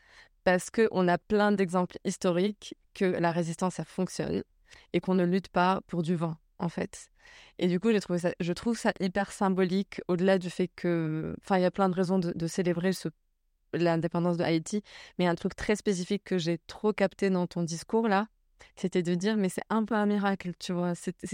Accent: Morocco; now in France; Je suis marocaine, j'ai grandi au Maroc et je vis en France depuis 14 ans, je crois bien.

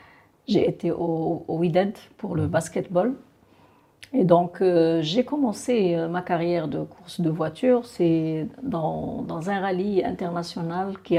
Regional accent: El Jadida, Casablanca-Settat, Morocco; also born or lived in Azrou; j'ai grandi à El Jadida

